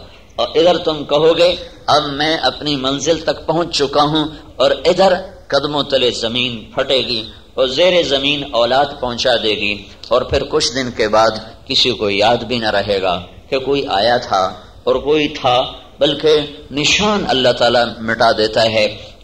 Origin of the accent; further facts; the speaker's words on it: Multan, Punjab, Pakistan; born there; میں ملتان میں پیدا ہوا، میرا اختیار کوئی نہیں، میرا ذاتی انتخاب کوئی نہیں.